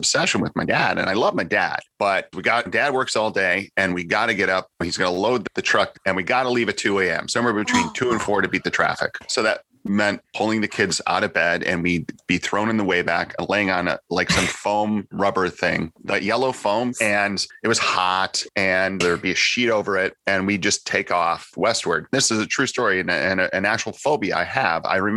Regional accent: Chicago, Illinois, United States; I grew up in outside of Chicago, and we went to Disney World the year that it opened.

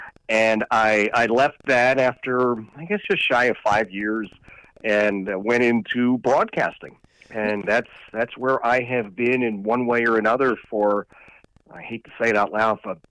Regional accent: Philadelphia, Pennsylvania, United States; I could start at the beginning. I grew up in Philadelphia, and I spent some time many years ago

